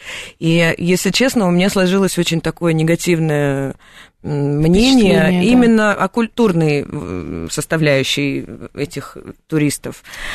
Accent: Kazakhstan; born there; Ну, то есть, я родилась в Казахстане, тут как бы все понятно.

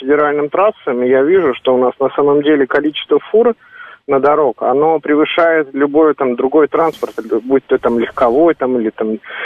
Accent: Moscow, Russia; я из Москвы

